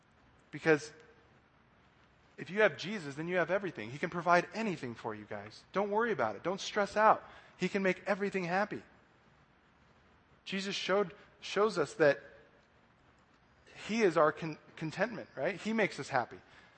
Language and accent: English; Denver, Colorado, United States; Now he's going to be playing for the Broncos, which is good because I'm from Denver.